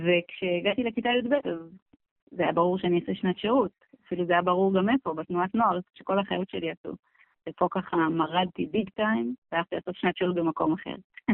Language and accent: Hebrew; Ramat David, Northern District, Israel; לשני הורים שעלו לארץ. נולדתי בקיבוץ רונה דוד, בעמק ישראל, ליד בסיס חיל אוויר רמה דוד, שעובד שעות נוספות בימים אלו. אז גדלתי בקיבוץ